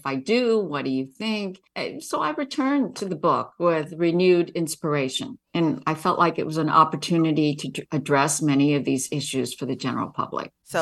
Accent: Hong Kong; My brother, so I mentioned that I grew up in Hong Kong.

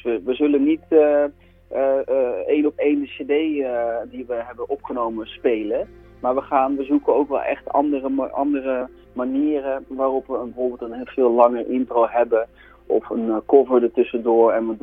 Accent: 's-Hertogenbosch, North Brabant, Netherlands; now in Sint-Michielsgestel, Netherlands; Ik kom uit Den Bosch en ik woon nu in Sint-Mierisch-Gestel.

